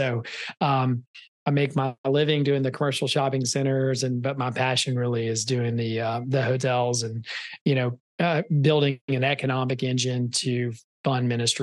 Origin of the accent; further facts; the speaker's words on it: Memphis, Tennessee, United States; I grew up in Memphis, Tennessee. I grew up on the wrong side of Memphis, which is why I have such a large heart for the inner city.